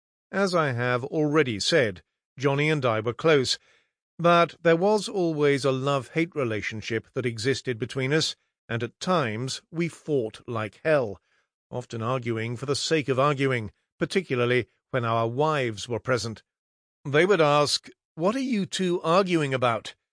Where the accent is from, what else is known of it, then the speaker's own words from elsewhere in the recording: Maidstone, South East England, United Kingdom; born there; also born or lived in Southern Rhodesia; I was born in Maidstone on the 27th of January 1945, when my parents were living in Kent. My brother John was also born in Maidstone.